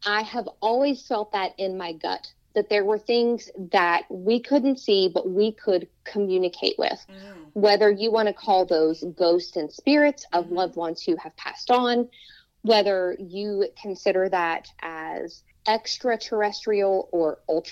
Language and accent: English; West Virginia, United States; you know, I'm from Appalachia, Southern West Virginia.